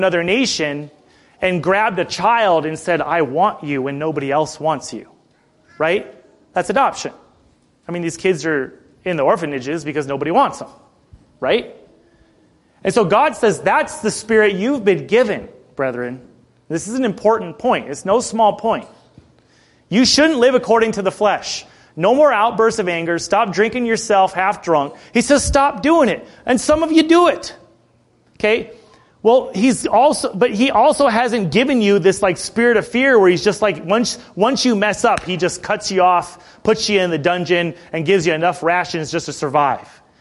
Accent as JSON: {"language": "English", "country": "Ireland", "said": "I'm Irish. I was born to be confrontational."}